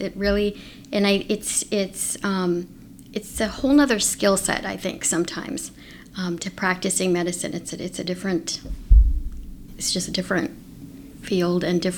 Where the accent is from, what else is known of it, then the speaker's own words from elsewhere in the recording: Minneapolis, Minnesota, United States; I am originally from Minneapolis.